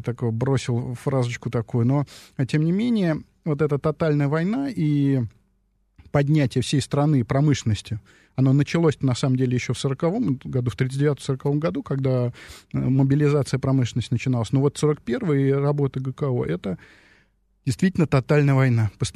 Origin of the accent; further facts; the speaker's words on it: Tashkent, Uzbekistan; в моем родном городе Ташкенте